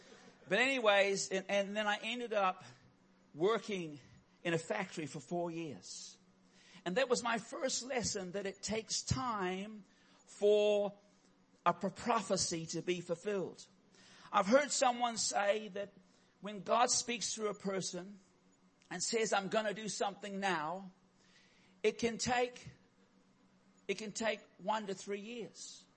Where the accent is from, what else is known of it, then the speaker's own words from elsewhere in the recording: Philippines; I grew up in the Philippines and I was at my parents' church there